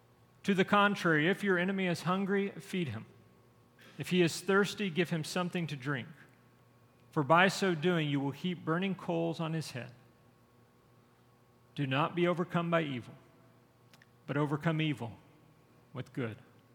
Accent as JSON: {"language": "English", "town": "Conroe", "region": "Texas", "country": "United States", "tie": "born or raised there", "said": "growing up in my hometown of Conroe, Texas, back when I grew up, the town was pretty small at that point."}